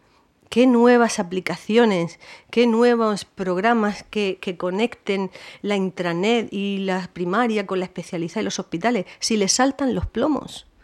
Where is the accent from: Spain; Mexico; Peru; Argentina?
Spain; Molina de Segura, Region of Murcia; uno de los consultorios que ha mencionado de mi pueblo, de Molina de Segura